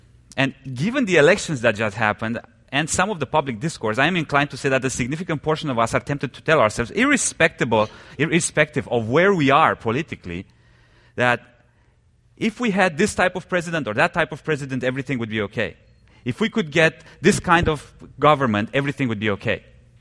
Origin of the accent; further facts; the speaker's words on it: Romania; I'm one of the elders here. I come from Eastern Europe, from Romania